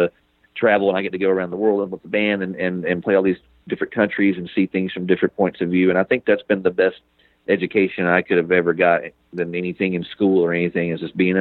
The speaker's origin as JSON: {"language": "English", "region": "North Carolina", "country": "United States", "tie": "born or raised there", "lives_now": "Los Angeles, United States", "said": "I moved out, to LA."}